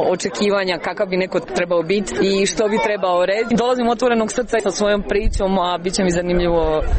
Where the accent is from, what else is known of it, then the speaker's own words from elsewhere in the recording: Split, Split-Dalmatia County, Croatia; also born or lived in Bugojno / Zagreb; now in Berlin, Germany; Zbog rata smo morali preći u Hrvatsku, tako da sam odrasla jednim dijelom u Splitu, otišla na studij u Zagrebu i prošle godine se preselila u Berlin.